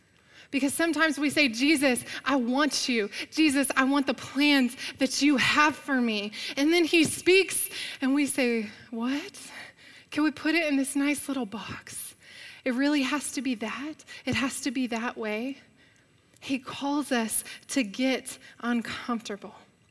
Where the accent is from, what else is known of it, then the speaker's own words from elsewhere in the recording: Arlington, Texas, United States; now in Mission, United States; I'm a North Texas girl. I'm from Arlington, Texas.